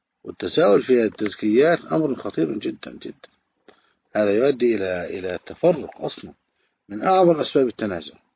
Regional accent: Egypt; بلدنا مصر.

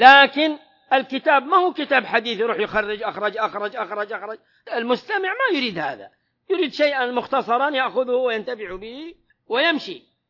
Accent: Saudi Arabia; هذه كلها تسميات عندنا في المملكة العربية السعودية مشهورة

